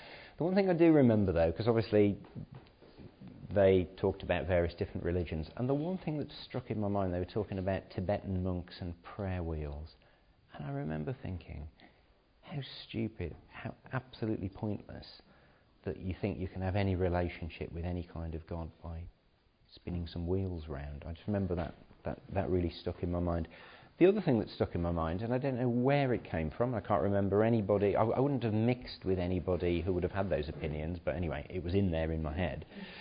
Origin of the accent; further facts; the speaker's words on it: Dudley, West Midlands, United Kingdom; born there; So I was born in Dudley, which is somewhere down the road down there, which, if you don't know, it's on the western edge of the West Midlands conurbation. It's where the sort of buildings stop and then the countryside starts.